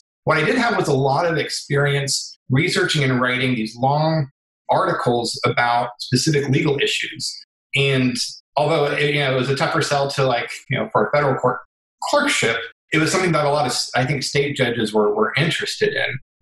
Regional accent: Round Rock, Texas, United States; also born or lived in Austin; I was born in Austin, raised in Round Rock. I moved to San Antonio for college. I went to Trinity University

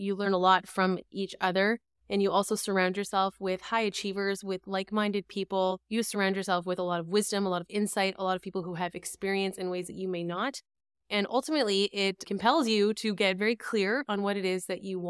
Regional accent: Canada; moved away as an adult; now in Netherlands; I am coming from the Netherlands, although I am Canadian. We are expats who moved over to Europe

